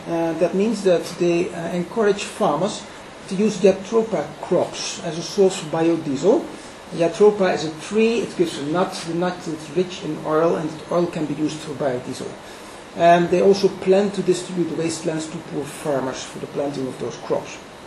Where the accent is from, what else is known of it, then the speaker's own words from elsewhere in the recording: Netherlands; I'm from Holland